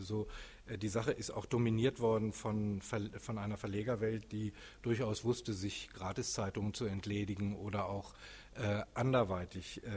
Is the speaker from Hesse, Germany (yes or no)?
no; Dortmund, North Rhine-Westphalia, Germany; Weil in meiner Heimatstadt Dortmund ist ja eine Zeitung quasi gänzlich aufgelöst worden.